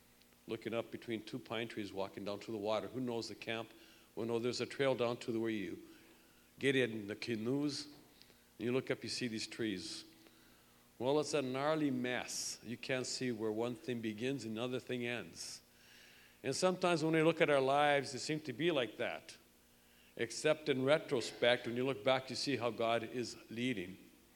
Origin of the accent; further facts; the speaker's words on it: Winnipeg, Manitoba, Canada; Well, I grew up in Winnipeg.